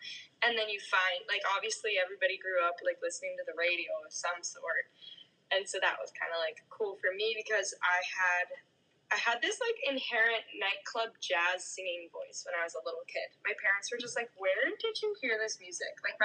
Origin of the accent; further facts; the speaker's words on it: Salt Lake City, Utah, United States; And I mean, yeah, I grew up in Salt Lake City, Utah.